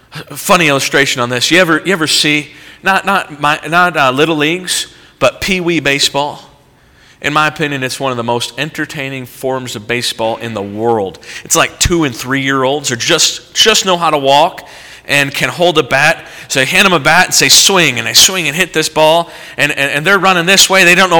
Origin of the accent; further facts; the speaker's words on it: Indiana, United States; We had camp a little bit differently when I grew up in Indiana, and I loved it.